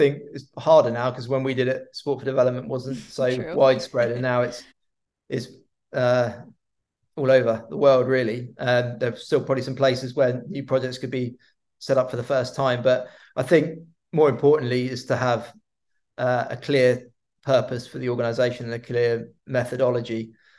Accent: England, United Kingdom; Which maybe is a bit boring because I'm from England

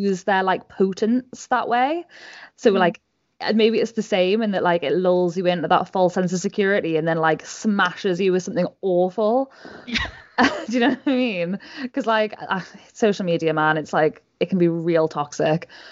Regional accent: North East England, United Kingdom; accent: Geordie; Like I'm a Geordie and like I barely sound it, so you know.

